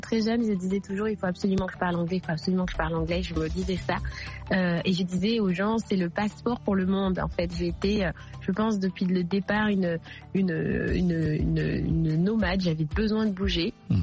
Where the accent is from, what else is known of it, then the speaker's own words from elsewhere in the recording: Draguignan, Provence-Alpes-Côte d'Azur, France; born there; comme je suis née aussi vraiment à Draguignan, dans le sud de la France, j'ai aussi toute cette culture pop que j'adore.